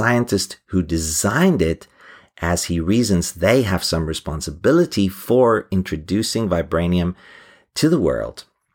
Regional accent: South Africa; since I am a South African.

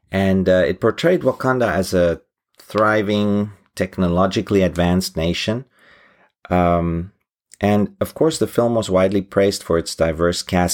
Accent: South Africa; since I am a South African.

